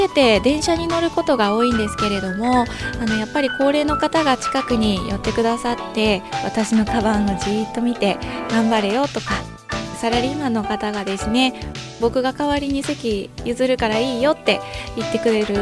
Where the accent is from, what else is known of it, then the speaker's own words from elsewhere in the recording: Yokkaichi, Mie, Japan; 2017年の春頃に自分の地元である四日市市でも理解をいただきたくて